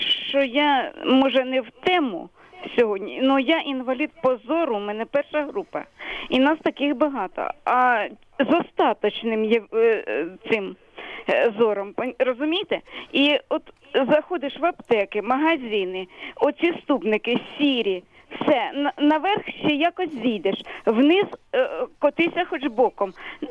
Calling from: Sumy, Sumy Oblast, Ukraine

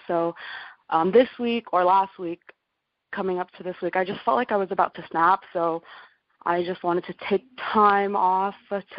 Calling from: Renton, Washington, United States; I'm calling from Renton.

